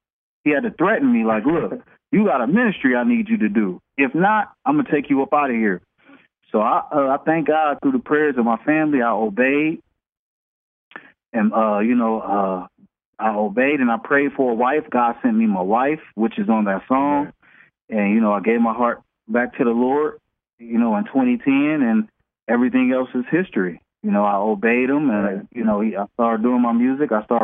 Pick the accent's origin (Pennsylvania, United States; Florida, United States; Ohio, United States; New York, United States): Ohio, United States; Akron; now in Atlanta, United States; I'm from Akron, Ohio, originally, but we just moved to Atlanta. Maybe about a year ago, because we was getting highly booked down here in the South.